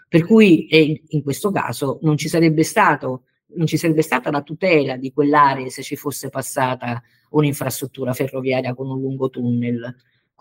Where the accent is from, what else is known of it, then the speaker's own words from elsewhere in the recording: Salerno, Campania, Italy; devo confessare la mia ignoranza da salernitana